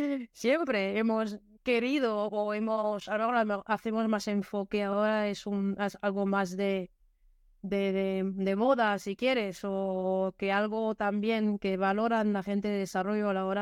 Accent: France; Spanish is a second language; En 92 terminé la carrera, ¿no? En Francia, eso. Soy francesa de origen, se oye seguro

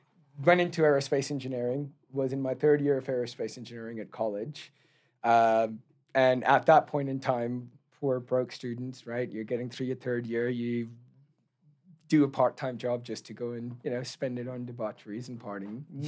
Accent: Queensland, Australia; I grew up in Australia, in Queensland.

